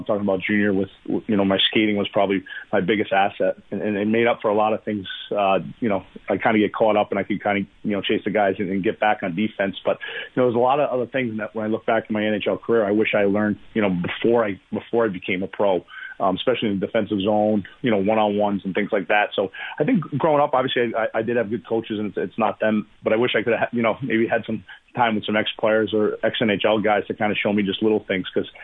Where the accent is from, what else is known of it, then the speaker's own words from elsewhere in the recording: United States; And obviously being an American player going first overall too, I think I was the third player to do that.